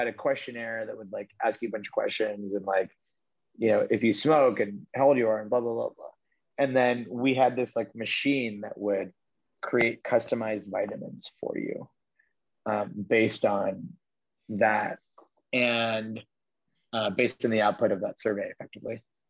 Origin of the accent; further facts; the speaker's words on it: Pittsburgh, Pennsylvania, United States; So like I grew up in Pittsburgh and like my aspiration for the longest time was being mayor of Pittsburgh.